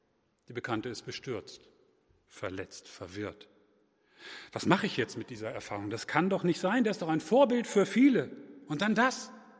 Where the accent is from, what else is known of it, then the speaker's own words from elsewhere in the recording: Hanover, Lower Saxony, Germany; die vermutlich nicht nur in Hannover, wo ich aufgewachsen bin, sondern vermutlich auch in Oldenburg hier und da gepredigt wurden